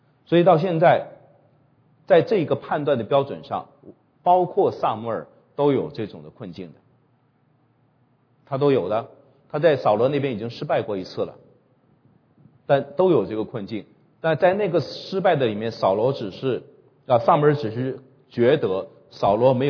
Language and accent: Chinese; China; 是有时候旁观者，我们中国人叫做旁观者清哈。